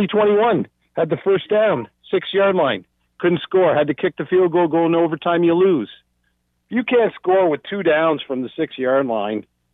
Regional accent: Hamilton, Ontario, Canada; But as born and raised in Hamilton and bleed black and gold, it's embarrassing.

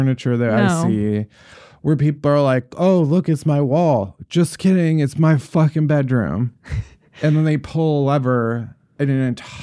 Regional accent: Chicago, Illinois, United States; What and I'm famously from the Windy City.

